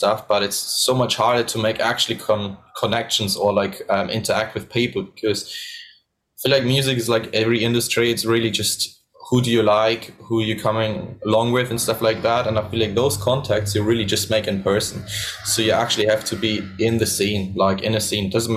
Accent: Vancouver, British Columbia, Canada; born there; I was born in Vancouver, yeah, exactly.

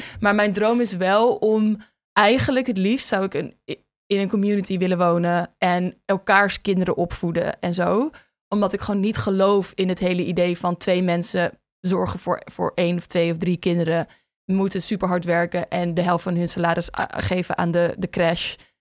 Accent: Amsterdam, North Holland, Netherlands; born there; Ik ben een witte cisvrouw uit de middenklasse. En ik ben geboren in Amsterdam

